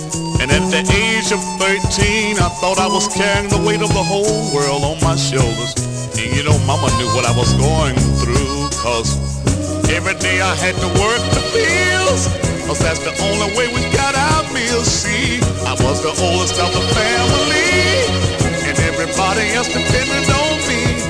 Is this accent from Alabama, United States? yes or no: yes; Alabama, United States; I was born and raised down in Alabama, on a farm way back up in the woods.